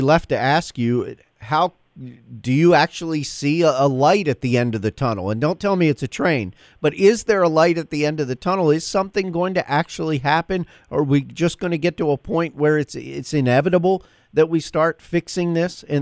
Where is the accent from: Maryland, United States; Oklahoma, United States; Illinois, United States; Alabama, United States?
Maryland, United States; Baltimore; I grew up in Baltimore